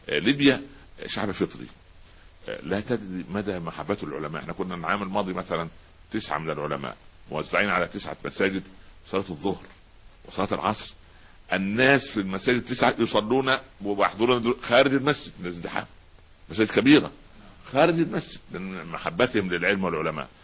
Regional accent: Tala, Minya Governorate, Egypt; اشعر انني اعيش في قريه تله في المنيا، كان ما خرجت من قريتي.

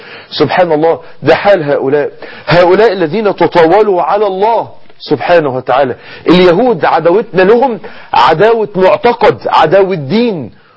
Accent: Egypt

